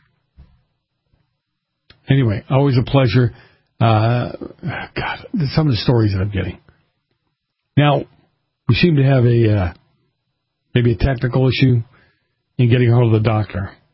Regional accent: Massachusetts, United States; And then my home state, okay, I hate this, my home state of Massachusetts, it still won't hear anybody.

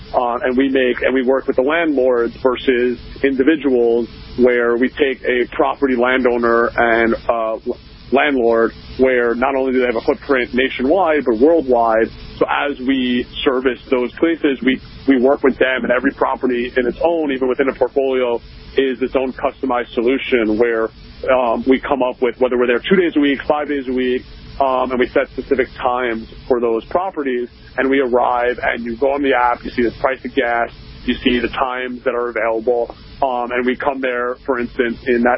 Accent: New York, United States; I grew up in New York, and every gas station was closing down.

